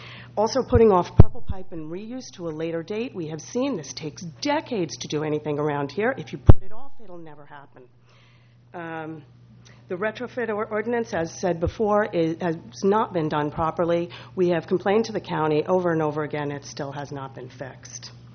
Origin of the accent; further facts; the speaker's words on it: Los Osos, California, United States; Good afternoon. … from Los Osos.